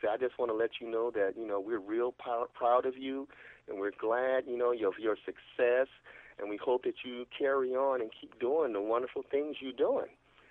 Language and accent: English; Los Angeles, California, United States; I grew up in Los Angeles in South Central area, and she grew up in Compton.